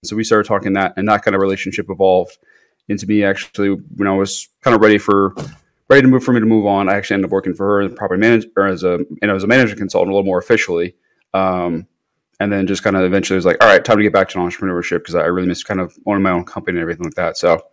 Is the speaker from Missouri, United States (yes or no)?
yes; Missouri, United States; everyone thought I was from Kansas, but I'm technically on the Missouri side.